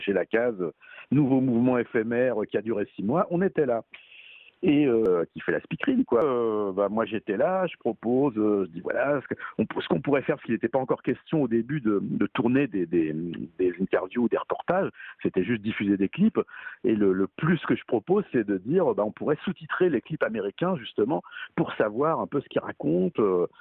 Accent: Paris, Île-de-France, France; Parce que moi, je suis parisien, je ne suis pas banlieusard.

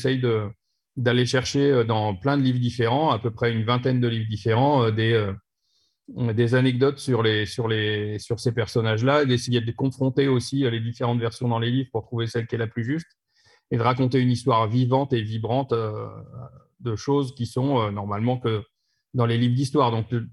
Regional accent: Reims, Grand Est, France; Quand j'étais gamin, j'habite à Reims.

